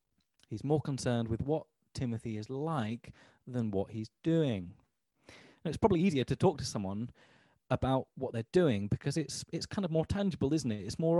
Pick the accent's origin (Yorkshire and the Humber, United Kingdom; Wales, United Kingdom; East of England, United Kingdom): Yorkshire and the Humber, United Kingdom; Now, I was brought up in Yorkshire, the nation of. And Yorkshire is a rugby league playing area.